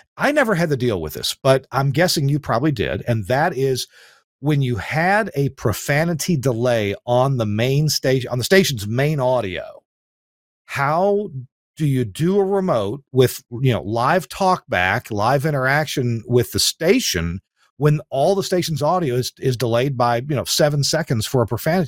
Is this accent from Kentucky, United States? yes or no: yes; Kentucky, United States; Yes, or where I grew up in Kentucky